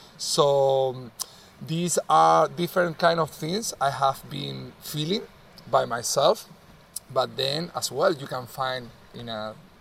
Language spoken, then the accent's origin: English; Canary Islands, Spain; now in Ibiza, Spain; I am from the Canary Islands. I have grown up next to the sea, surfing all my life. I have been always in contact with the sea. Now I'm here in the Balearic Island in Ibiza